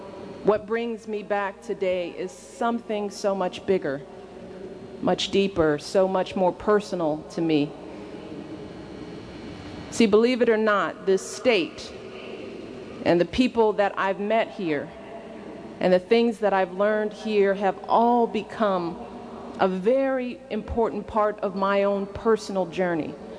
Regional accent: Illinois, United States; it feels like I've spent more time in this state than in anywhere besides my home state of Illinois and, of course, Washington, D.C.

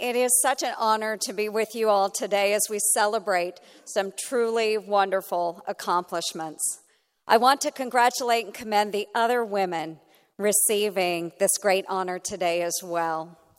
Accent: Iowa, United States; I began in my hometown as Montgomery County Auditor and later was encouraged by my dear friend, Kim Reynolds, to run for the state Senate seat she was vacating.

